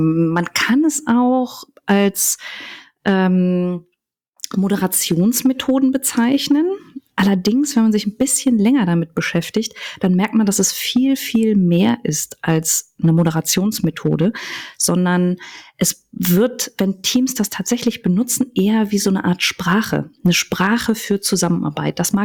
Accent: Cologne, North Rhine-Westphalia, Germany; weil ich tatsächlich mit Köln und meiner Heimat sehr verbunden bin und aber auch sehr viel in der Welt rumgereist bin, in 3 verschiedenen Ländern gelebt habe.

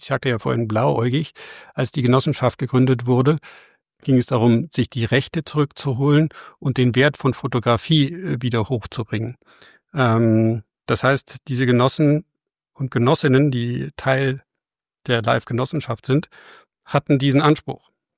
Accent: Augsburg, Bavaria, Germany; Und ich komme ja aus Augsburg

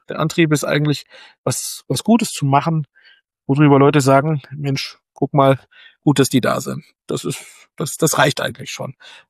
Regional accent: Hesse, Germany; Ich war kurz in der TZ, der Bayer des Tages. Und das als Hesse muss man auch erstmal schaffen.

